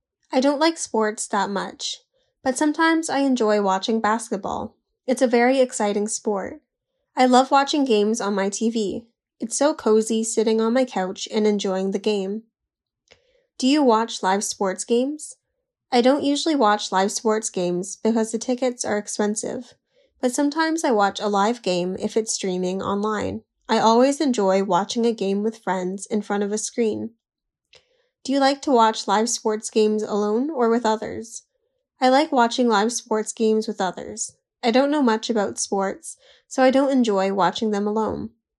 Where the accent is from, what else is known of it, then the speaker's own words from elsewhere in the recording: China; Plus, the football team in my hometown is one of the best in China.